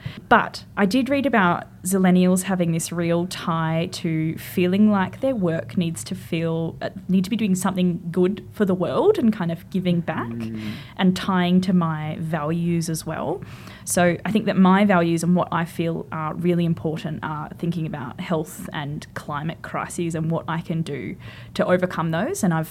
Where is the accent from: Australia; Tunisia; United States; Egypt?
Australia; Albany, Western Australia; also born or lived in Wickham; So I grew up in a town on the south coast called Albany, which is on Manangnuma land, and also in a town on the north coast called Wickham, which is on Ngarluma land. But now I live in Melbourne